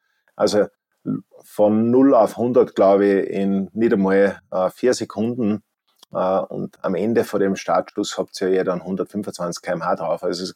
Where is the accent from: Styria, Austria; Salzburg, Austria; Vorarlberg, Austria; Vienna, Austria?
Salzburg, Austria; Zauchensee; zu meiner Kindheit in Zauchensee, da hat es eigentlich noch keinen Fernseher nicht gegeben. Ich bin sozusagen bis 6, 7, 8 Jahre ohne Fernseher aufgewachsen.